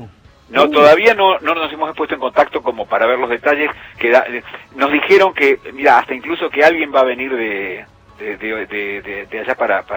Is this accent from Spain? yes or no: no; Argentina